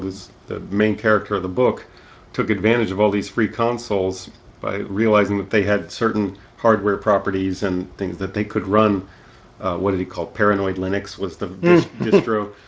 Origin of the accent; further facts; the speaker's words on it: Louisiana, United States; also born or lived in Tennessee / Texas; I am from Louisiana